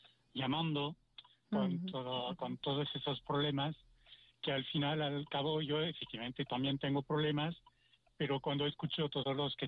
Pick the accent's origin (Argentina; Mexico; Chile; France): France; Yo soy de Francia.